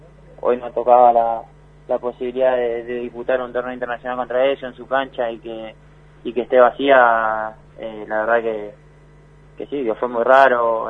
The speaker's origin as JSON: {"language": "Spanish", "town": "Teca", "country": "Argentina", "tie": "born or raised there", "also_born_or_lived": "Formosa", "said": "si bien nací en Formosa y por parte de mi papá todos los familiares son de allá, creo que me crié, tuve una infancia en Teca y nada, todos mis amigos, mis viejos siguen viviendo ahí, mis hermanos, mis hermanas"}